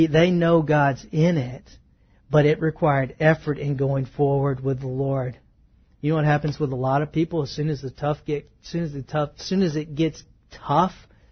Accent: Texas, United States; I grew up in East Texas.

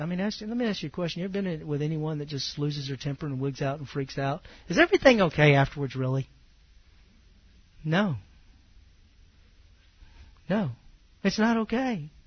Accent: Southern United States, United States; I'm from the South, okay? So these guys can be like basically at each other.

